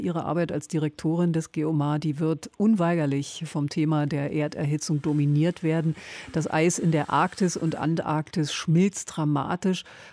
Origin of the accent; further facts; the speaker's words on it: Berlin, Germany; als Berlinerin freue ich mich, dass eine gebürtige Berlinerin dort die Führung übernommen hat.